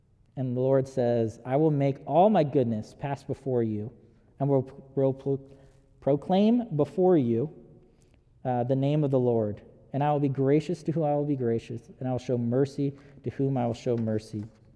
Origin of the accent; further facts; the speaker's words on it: Huntington Beach, California, United States; because I'm actually originally from Huntington Beach.